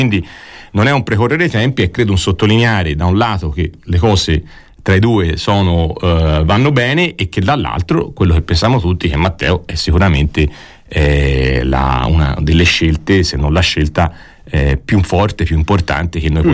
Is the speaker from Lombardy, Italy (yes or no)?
no; Campi Bisenzio, Tuscany, Italy; Io conosco abbastanza Sesto, anche se sono di Campi